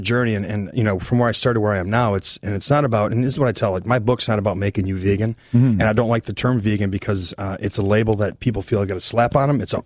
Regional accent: Wisconsin, United States; you know, my grandparents, I'm from Wisconsin, they had a farm.

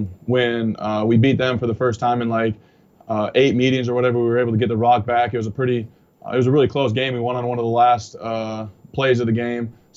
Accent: South Dakota, United States; Growing up in South Dakota has been a pretty easy life for me.

